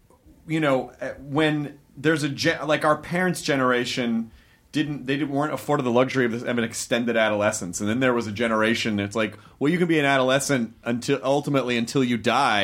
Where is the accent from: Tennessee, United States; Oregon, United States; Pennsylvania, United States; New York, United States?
Tennessee, United States; Memphis; Well, I grew up in a lot of places, but primarily Memphis, Tennessee. But my family moved a lot.